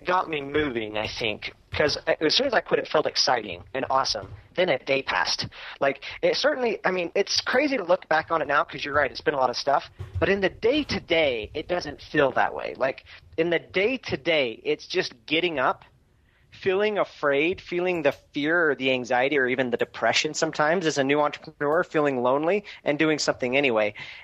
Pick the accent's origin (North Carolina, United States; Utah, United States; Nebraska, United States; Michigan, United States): Utah, United States; I mean, I found out later that Russell was actually like my neighbor growing up in Utah. We lived close, but we ran in different circles.